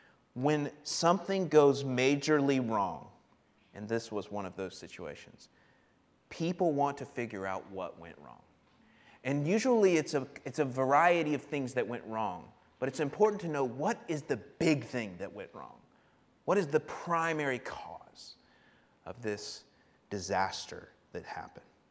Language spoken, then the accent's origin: English; Florida, United States; it was a cold day in Florida, which means it was around 30 degrees. I'm from Florida.